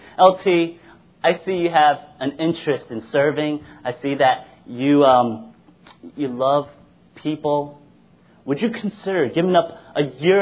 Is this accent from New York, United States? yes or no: yes; Brooklyn, New York, United States; like, I had all the comforts of a great education and the comforts of New York City right there. I grew up in Brooklyn, and so I could have went to NYU, Columbia, any of the SUNY schools, and my parents would have been happy.